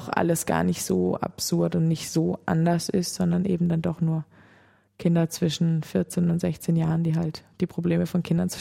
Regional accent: South Germany, Germany; Also ich komme aus Süddeutschland

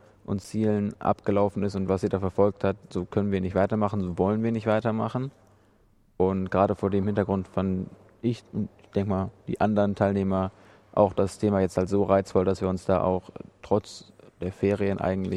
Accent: North Rhine-Westphalia, Germany; ich komme aus der Gegend um Köln.

